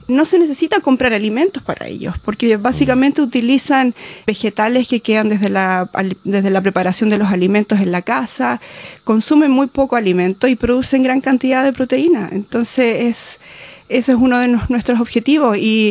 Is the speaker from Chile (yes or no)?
yes; Chile; nosotros venimos de Chile, el cual no es común, porque Chile es un país frío